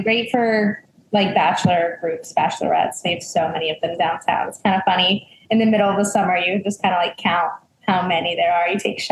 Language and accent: English; United States; now in Charleston, United States; Yeah, born and raised more in kind of the foothills. So right outside of Charlotte, but very rural at the time. It's now become quite the suburb.